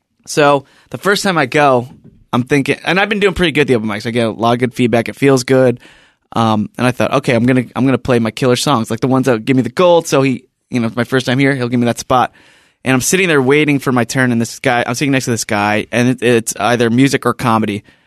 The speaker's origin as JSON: {"language": "English", "town": "Long Beach", "region": "California", "country": "United States", "tie": "born or raised there", "said": "D Piazza's in Long Beach, my hometown venue."}